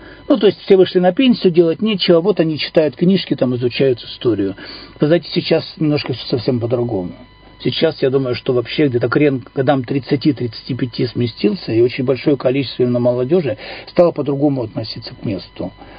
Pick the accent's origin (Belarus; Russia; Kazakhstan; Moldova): Russia; Irkutsk, Irkutsk Oblast; Да, и я со второго Иркутска.